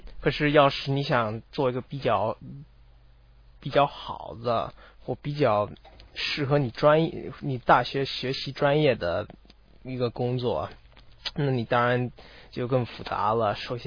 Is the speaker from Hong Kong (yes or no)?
no; Canada; 我特别喜欢打冰球，因为我来自加拿大的，所以我的朋友也特别喜欢。